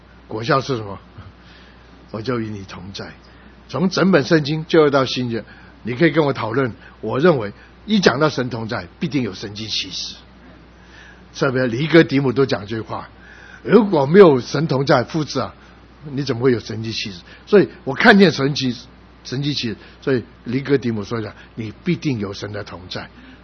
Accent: Guangdong, China; 我们广东人喜欢喝凉茶

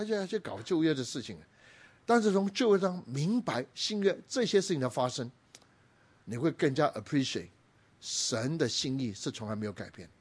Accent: Guangdong, China; 我一个广东人

